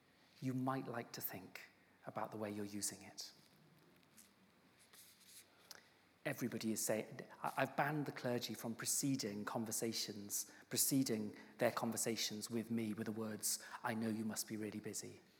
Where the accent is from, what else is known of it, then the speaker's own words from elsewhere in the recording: Wales, United Kingdom; because I'm Welsh and I can talk.